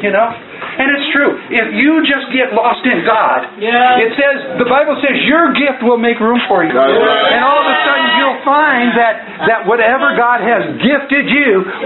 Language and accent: English; Iowa, United States; Like, I'm from Iowa.